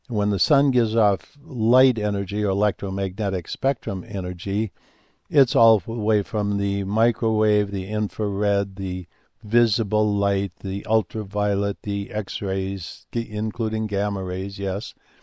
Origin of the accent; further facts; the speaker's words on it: Midwest, United States; And I grew up in the Midwest, and so I'm very familiar with snow.